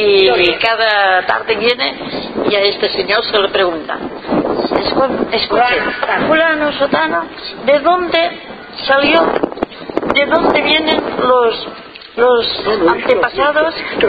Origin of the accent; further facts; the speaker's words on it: Catalonia, Spain; Yo soy catalana y soy española, y aquí no me sacan.